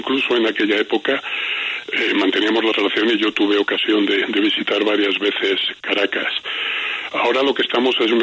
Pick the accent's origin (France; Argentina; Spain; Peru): Spain; Es un fenómeno que sucedió en mi país. Yo soy de origen español, hace pocas semanas, así que comprendemos muy bien.